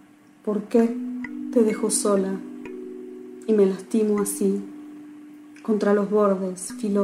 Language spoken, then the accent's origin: Spanish; Buenos Aires, Argentina; de Buenos Aires, Argentina.